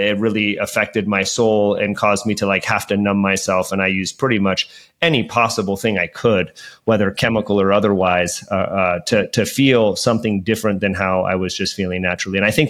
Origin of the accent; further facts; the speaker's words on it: Hayward, California, United States; So I grew up in the Bay Area of Hayward and spent a lot of time in Oakland as well. I lived all over the Bay Area.